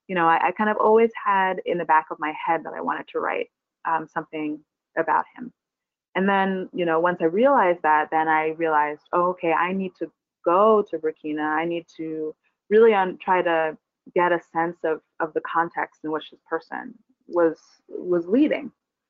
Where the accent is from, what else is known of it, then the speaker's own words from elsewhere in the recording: Barbados; moved away; I'm from Barbados, and you know, I live here now, so I feel like I have that triangle in my family as well.